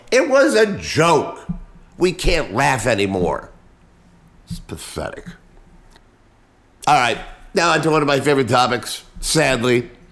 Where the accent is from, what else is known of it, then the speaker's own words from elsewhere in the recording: Cleveland, Ohio, United States; also born or lived in Wichita / Grand Rapids / Oklahoma City / Kansas City; I have lived in Wichita, Kansas, Grand Rapids, Michigan, Oklahoma City, Kansas City, back to my hometown of Cleveland, and now down here.